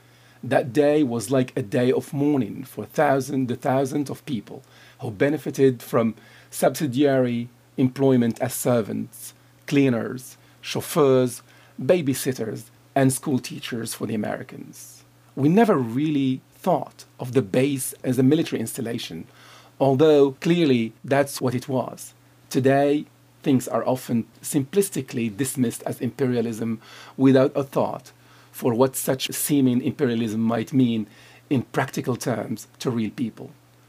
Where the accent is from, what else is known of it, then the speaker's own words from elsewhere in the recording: Kenitra, Rabat-Salé-Kénitra, Morocco; I grew up in Kenitra, Morocco